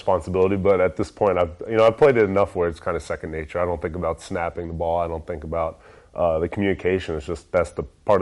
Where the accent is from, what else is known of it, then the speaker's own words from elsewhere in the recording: Baltimore, Maryland, United States; also born or lived in Annapolis; I was born in Annapolis, so I grew up in the Baltimore area.